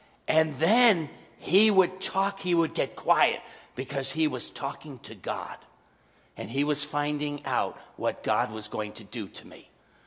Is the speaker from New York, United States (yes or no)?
yes; New York City, New York, United States; So I grew up in New York, and I could always tell the kids. When I was 14 to 18, all the teenagers walked the streets in New York City.